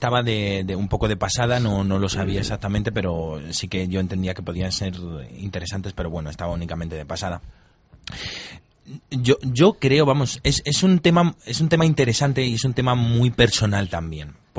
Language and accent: Spanish; Spain; es algo que evidentemente tenemos que plantearnos los españoles como españoles